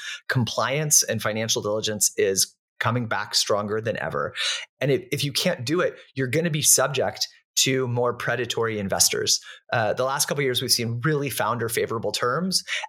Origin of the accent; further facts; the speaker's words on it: California, United States; Maybe it's growing up in the Bay Area.